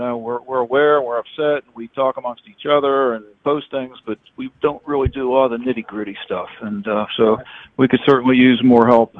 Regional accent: Pittsburgh, Pennsylvania, United States; I'm from Pittsburgh.

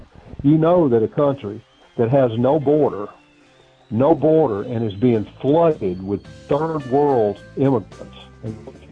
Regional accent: the South, United States; because I'm a Southerner

